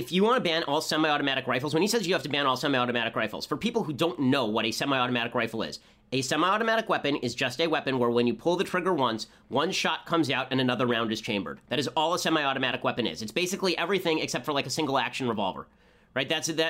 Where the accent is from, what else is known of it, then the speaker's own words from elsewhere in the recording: Los Angeles, California, United States; I'm from Los Angeles. Nobody in Los Angeles owns a gun, right?